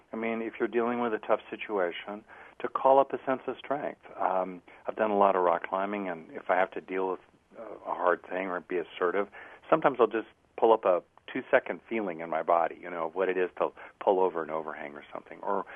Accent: California, United States; You know, I'm from California, basically, mo beta.

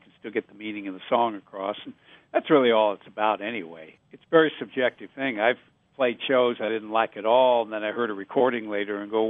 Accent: Montana, United States; Growing up in Montana, it's like the seasons are very distinct

